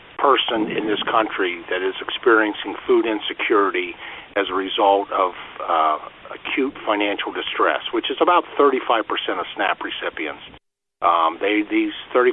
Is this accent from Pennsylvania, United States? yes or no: yes; Pennsylvania, United States; That's been tried and tested in my home state of Pennsylvania and very popular.